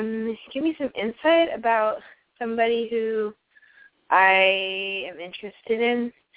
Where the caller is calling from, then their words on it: New York, United States; I am calling in from New York.